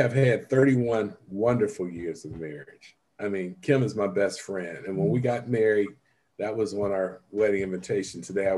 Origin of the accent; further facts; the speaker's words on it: Cleveland, Ohio, United States; moved away as an adult; now in Columbus, United States; I am a person of African-American descent, and I'm born and raised in Cleveland, Ohio, and came to Columbus back in 1973 to go to Ohio State University